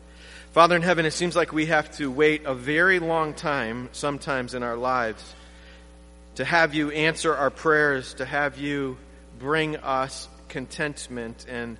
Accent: Michigan, United States; This I was telling you about where I grew up in the Upper Peninsula.

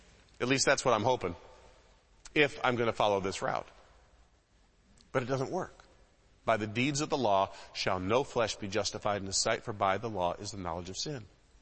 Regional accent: Detroit, Michigan, United States; I grew up in the Metro Detroit area, far enough out to be safe, but close enough so I could go to a Tiger ball game if I wanted to.

